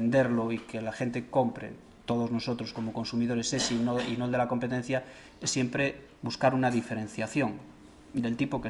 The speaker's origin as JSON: {"language": "Spanish", "region": "Galicia", "country": "Spain", "said": "porque somos gallegos"}